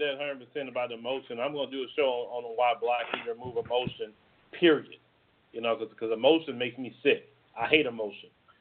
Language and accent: English; Texas, United States; Yeah, I'm from Texas.